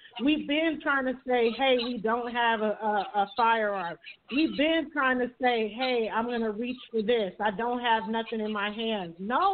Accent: Oakland, California, United States; like I said, I'm from Oakland, like when Oscar Grant happened right out here.

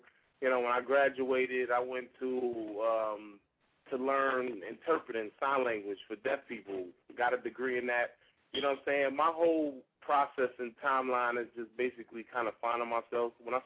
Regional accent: Queens, New York, United States; I grew up in Queens, New York, around the whole, you know, the hood or whatever you want to call it

